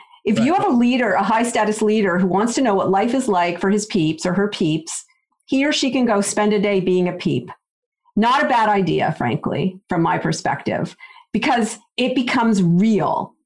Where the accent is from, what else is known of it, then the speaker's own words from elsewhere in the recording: Canada; now in United States; I'm Canadian originally. I mean, I've been an American citizen for a long time now, but I originally came from Canada.